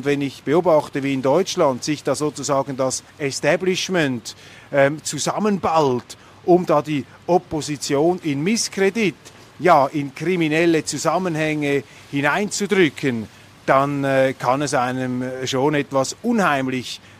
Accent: Switzerland; als Schweizer haben wir uns für die Neutralität einzusetzen

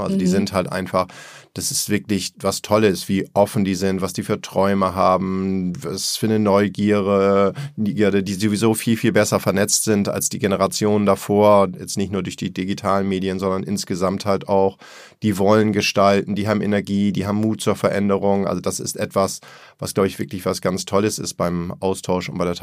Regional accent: Hamburg, Germany; ob ich jetzt irgendwie als Hamburger in Lyon oder Turin oder Mailand oder in Prag irgendwie bin.

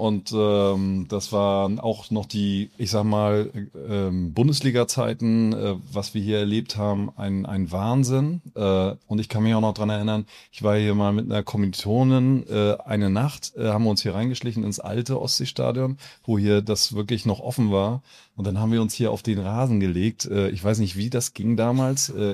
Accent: Schwerin, Mecklenburg-Vorpommern, Germany; Ich bin ja aus der Landeshauptstadt, bin da groß geworden.

